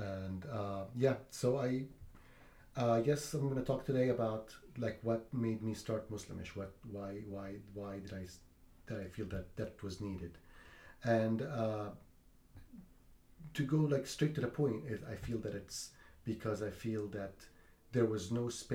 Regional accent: Egypt; I grew up in Egypt.

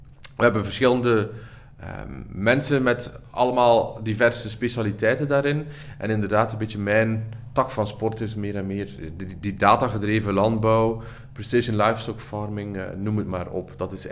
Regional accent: Flanders, Belgium; now in Utrecht, Netherlands; Dat hoor je aan mijn taal. Ik ben een Vlaming, niet origineel geboren in Nederland. Maar ik ben sinds 2018 werkzaam op de faculteit diergeneeskunde Utrecht.

